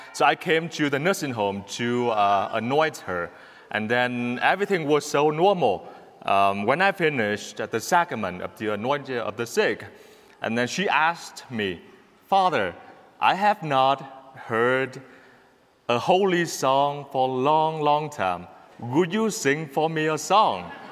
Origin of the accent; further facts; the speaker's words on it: Vietnam; Growing up in Vietnam, the communist country